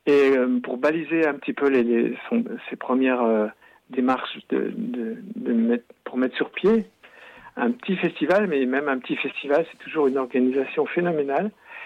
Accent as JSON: {"language": "French", "region": "Auvergne-Rhône-Alpes", "country": "France", "tie": "born or raised there", "said": "j'ai passé mon enfance dans la Val d'Aisne et à me promener en Chartreuse."}